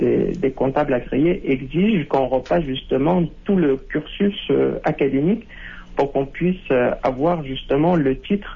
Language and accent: French; Morocco; moved away as an adult; now in France; j'ai une double nationalité. Je suis marocain et français. Mm-hmm. Donc, en fait, moi, je suis originaire du Maroc, mais j'ai grandi, j'ai vécu longtemps au Maroc jusqu'à l'âge de 20 ans. Après ça, j'ai émigré en France